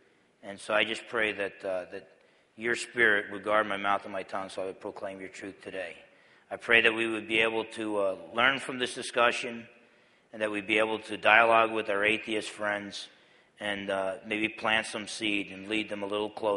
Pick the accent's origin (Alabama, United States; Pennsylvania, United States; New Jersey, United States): New Jersey, United States; I'm half Italian, I'm from New Jersey, I'm a preacher